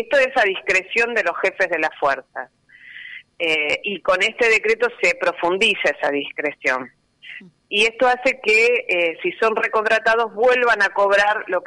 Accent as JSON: {"language": "Spanish", "country": "Argentina", "said": "yo como argentina siento un gran dolor"}